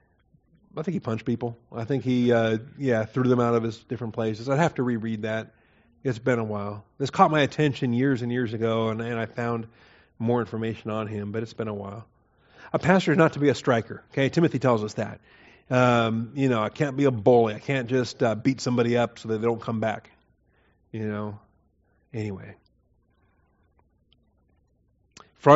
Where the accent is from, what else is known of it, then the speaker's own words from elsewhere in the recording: Washington, United States; When I was a child, we learned about them because it was part of Washington State history, and I grew up in Washington State.